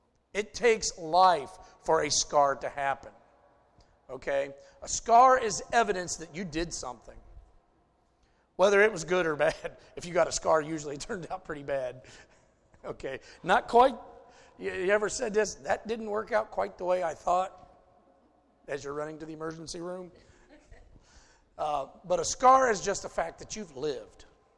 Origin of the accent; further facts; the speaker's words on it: United States; You know, I come from Podunk, Morrow County. You know, wasn't nothing happening back then. You know, it's like I'm just a little white boy from Styx in Morrow County.